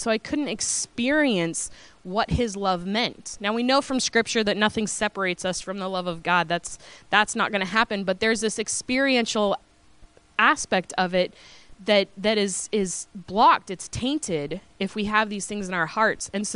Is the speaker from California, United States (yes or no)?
no; Oregon, United States; also born or lived in Uganda; So I am originally from Oregon, and I lived in Uganda for 3 years. And now I've come back to the States